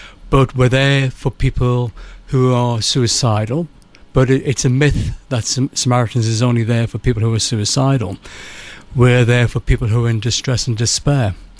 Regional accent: North East England, United Kingdom; I'm originally from Tyneside.

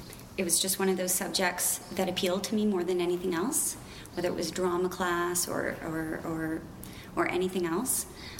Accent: Toronto, Ontario, Canada; I am an artist. I was born and raised in Toronto.

